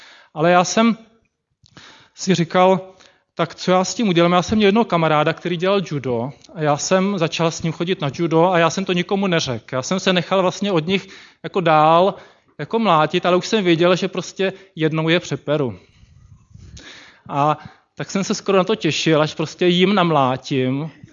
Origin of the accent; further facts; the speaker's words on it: Slovakia; já jsem se narodil na Slovensku, ale rodina celá jsme byli jako Češi a teďka jsme vlastně žili na Slovensku. Já jsem začal chodit do školy a já jsem neuměl moc slovensky.